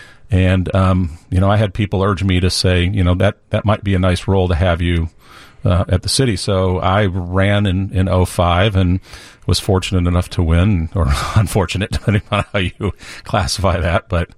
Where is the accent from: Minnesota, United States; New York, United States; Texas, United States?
Minnesota, United States; So primarily in Minnesota.